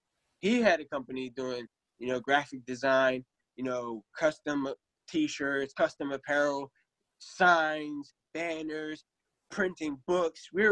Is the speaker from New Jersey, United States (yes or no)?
yes; New Jersey, United States; So I moved to Ohio, and I started working. I remember I'm from New Jersey. I came back to New Jersey. Now I moved to Ohio.